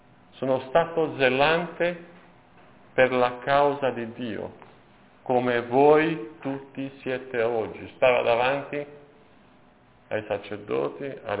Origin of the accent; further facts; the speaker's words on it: Romania; Italian is a second language; Non sono stati dei tempi facili per il paese da dove io provengo, dalla Romania.